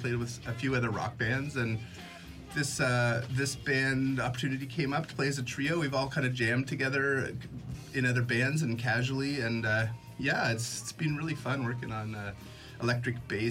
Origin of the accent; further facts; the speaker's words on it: Kingston, Ontario, Canada; I'm from Kingston, born and raised, although I had a big gap there in the late 90s, 2000s, and 2010s. But I've been living here for the last 15 years